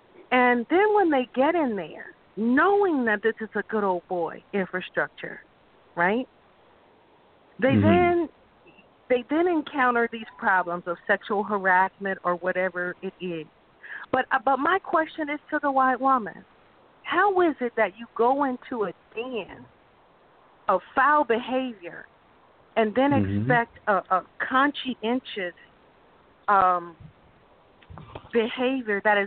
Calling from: North Carolina, United States; I'm calling from North Carolina.

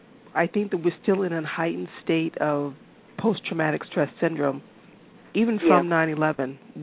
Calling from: Boston, Massachusetts, United States; I'm actually calling from Boston, Massachusetts.

